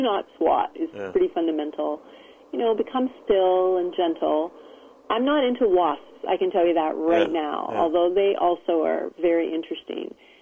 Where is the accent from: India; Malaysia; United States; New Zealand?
India; Pune, Maharashtra; born there; I was born in India in the old British hill station Pune, now called Pune, about 500 miles northwest east of Bombay, Mumbai.